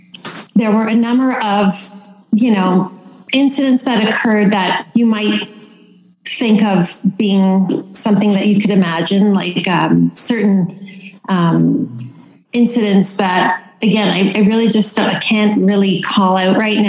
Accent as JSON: {"language": "English", "town": "Toronto", "region": "Ontario", "country": "Canada", "tie": "born or raised there", "lives_now": "Stratford, Canada", "said": "I'm Jewish. I grew up in Toronto. I attended a private Hebrew day school from grade one till grade eight. I grew up as part of the Jewish community there."}